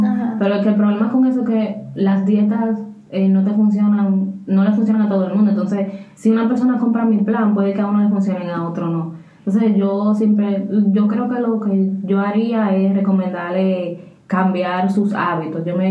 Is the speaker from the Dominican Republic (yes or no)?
yes; Dominican Republic; uno que viene de los países pobres como República Dominicana, que tú no tienes acceso a tanta cosa, cuando tú llegas aquí te vuelves loca.